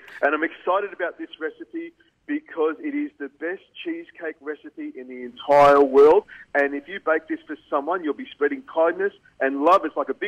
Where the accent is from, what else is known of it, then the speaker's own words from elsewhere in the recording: Malaysia; I grew up drinking condensed milk. I grew up in Malaysia. I was an Air Force brat.